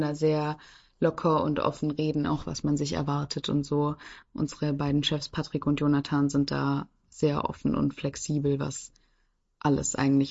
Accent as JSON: {"language": "German", "region": "Baden-Württemberg", "country": "Germany", "lives_now": "Brussels, Belgium", "said": "mit meiner Heimatregion, meinem Heimatbundesland Baden-Württemberg"}